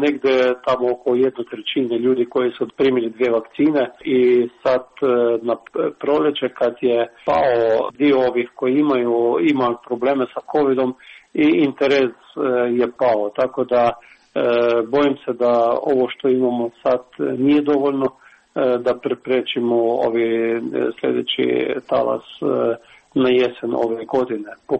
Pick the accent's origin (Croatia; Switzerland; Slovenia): Slovenia; Krško; ja koji dolazim iz Krškog